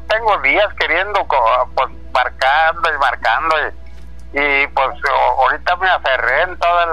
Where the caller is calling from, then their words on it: Hermosillo, Sonora, Mexico; Buenas noches, soy el de Hermosillo